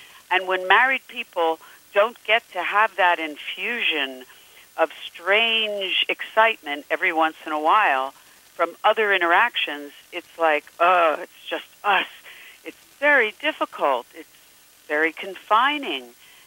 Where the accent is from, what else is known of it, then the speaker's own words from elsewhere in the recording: Pennsylvania, United States; a guy in Pennsylvania, my home state